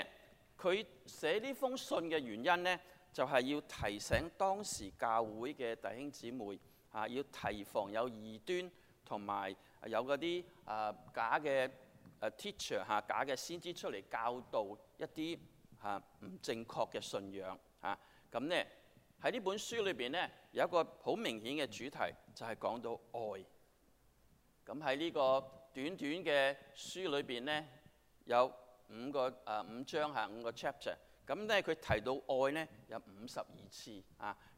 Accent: Chaozhou, Guangdong, China; 你知道我们是潮州人

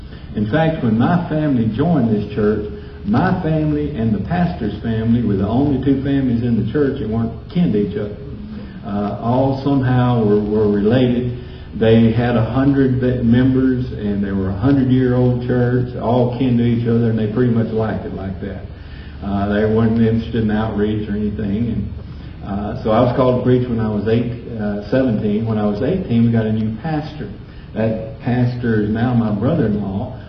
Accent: Huntsville, Alabama, United States; But I was born in Huntsville, Alabama. I was born there because I wanted to be near my mother. And I grew up there, and Huntsville is in the north part of Alabama.

